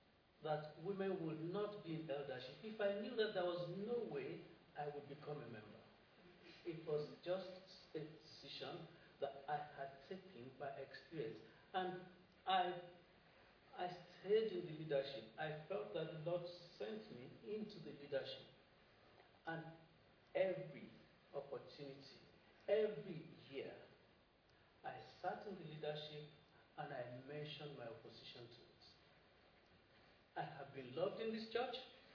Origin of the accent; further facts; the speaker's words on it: Nigeria; moved away as an adult; now in United Kingdom; I grew up in Nigeria, and I grew up having the confidence that I could rise to anywhere. And at 35, 36, I moved over to the UK.